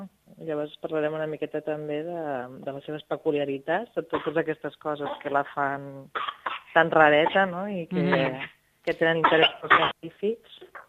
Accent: Sant Celoni, Catalonia, Spain; jo que no soc de les Terres de l'Ebre, que soc de Sant Celoni, de la zona del Baix Montseny, no ho havia vist mai fins que vaig venir a viure aquí baix.

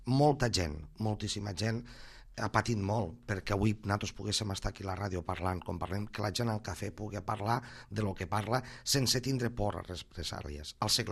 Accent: Catalonia, Spain; sinó com a català i com a gent de casa, el procés ha sigut un èxit

